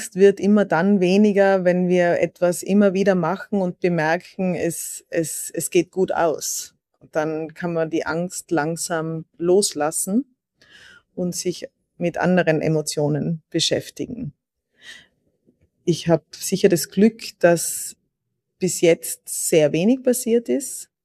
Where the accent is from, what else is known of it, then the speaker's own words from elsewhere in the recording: Austria; als Europäerin, als Österreicherin